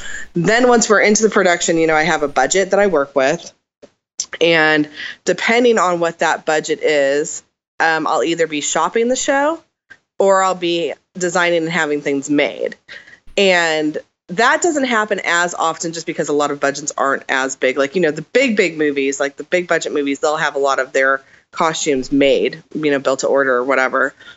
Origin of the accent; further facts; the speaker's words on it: Portland, Oregon, United States; I'm from Portland, Oregon. Yeah, I grew up there.